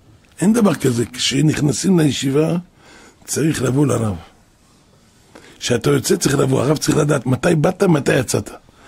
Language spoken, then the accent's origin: Hebrew; Jerusalem District, Israel; אני גדלתי פה בנהר שלום